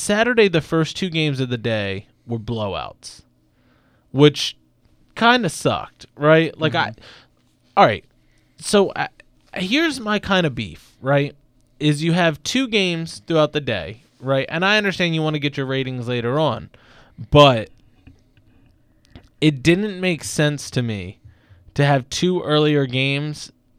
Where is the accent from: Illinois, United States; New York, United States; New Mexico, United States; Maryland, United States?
Maryland, United States; I'm from Maryland, so I'm a little biased towards that.